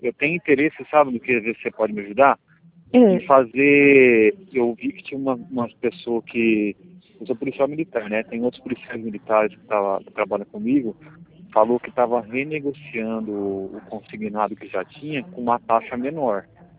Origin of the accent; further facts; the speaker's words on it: Valinhos, São Paulo, Brazil; eu sou de Valinhos, sim.